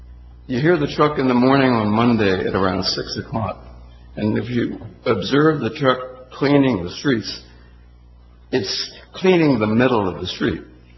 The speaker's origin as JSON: {"language": "English", "town": "Somerville", "region": "New Jersey", "country": "United States", "tie": "born there", "said": "I was born in Somerville 77 years ago, and I've seen a lot of things change in Somerville."}